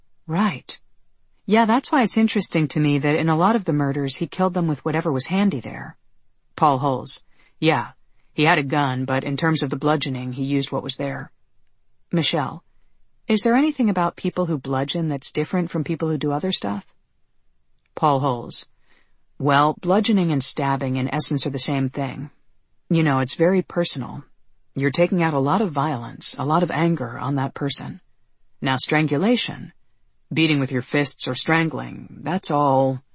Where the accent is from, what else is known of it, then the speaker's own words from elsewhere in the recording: Los Angeles, California, United States; I tell him I'm from Los Angeles.